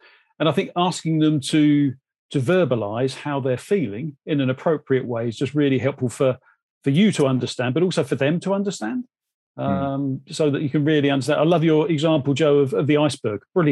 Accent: United Kingdom; we're terribly British

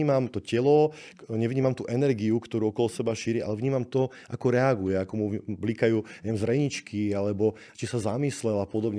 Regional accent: eastern Slovakia, Slovakia; A tak som z východu. A ja na východe z ničoho niečo je bežná vec.

